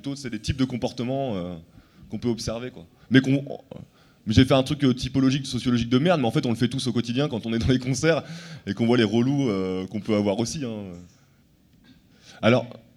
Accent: Caen, Normandy, France; Je viens de Caen, du coup, mais c'est quand même la maison là-bas.

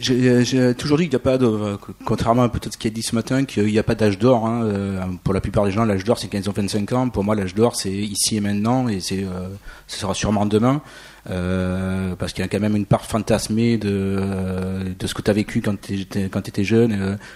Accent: Saint-André, France; moi je suis originaire de Saint-André dans le quartier Nord, donc pour répondre à la question sociologique, fils d'ouvrier, de secrétaire

